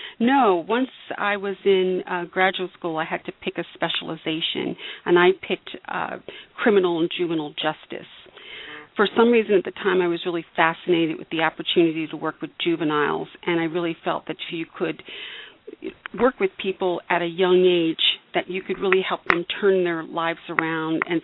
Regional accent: Malvern, Pennsylvania, United States; I was born in Philadelphia area, Pennsylvania, and raised in a little town 35 miles southwest of Philadelphia, Malvern, Pennsylvania.

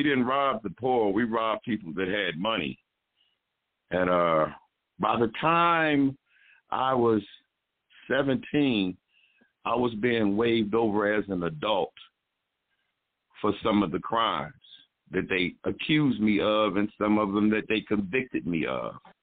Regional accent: Newark, New Jersey, United States; And growing up in Newark, New Jersey, the oldest of three, and making good grades in school.

